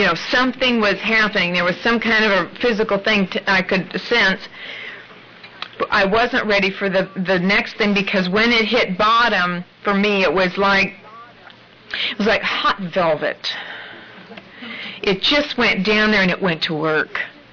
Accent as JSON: {"language": "English", "region": "Midwest", "country": "United States", "tie": "born or raised there", "said": "I was raised in the Midwest in a very kind, comfortable home."}